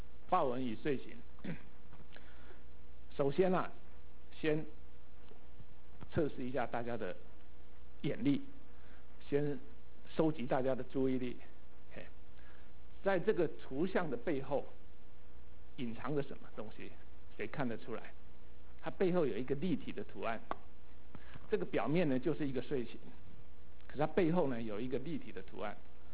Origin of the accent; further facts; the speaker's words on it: Kaohsiung, Taiwan; moved away as an adult; 这个是我高雄，是我出生的地方。OK， 在18岁雄中毕业之后才离开高雄的。